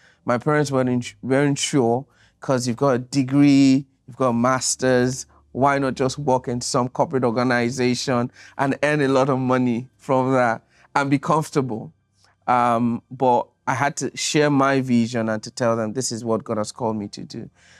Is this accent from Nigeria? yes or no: yes; Nigeria; first language Yoruba; English is a second language; Yoruba is a language from Nigeria. I am Nigerian. I am Yoruba.